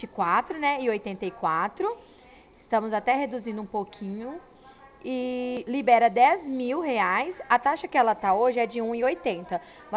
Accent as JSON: {"language": "Portuguese", "town": "Ribeirão Preto", "region": "São Paulo", "country": "Brazil", "said": "Eu sou aqui de Ribeirão Preto."}